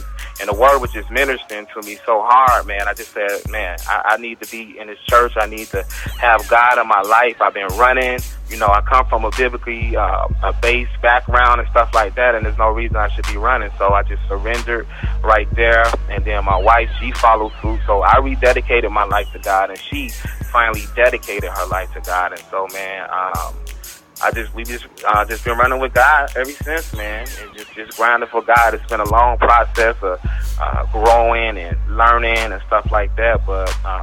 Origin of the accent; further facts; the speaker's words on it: Chicago, Illinois, United States; But my testimony is I grew up in Chicago. I was raised by my mother.